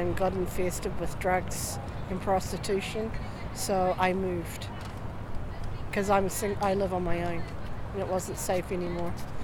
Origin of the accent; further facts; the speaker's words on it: New Zealand; now in Alaska, United States; I'm from Alaska, originally from New Zealand.